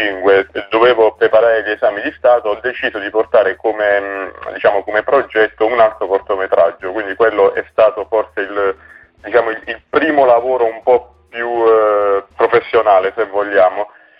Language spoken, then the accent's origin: Italian; Manfredonia, Apulia, Italy; 25 anni, quasi 26 ormai, il 9 febbraio, e sono nato e cresciuto a Manfredonia, dove ho frequentato il liceo socio-psicopedagogico all'Istituto Roncalli.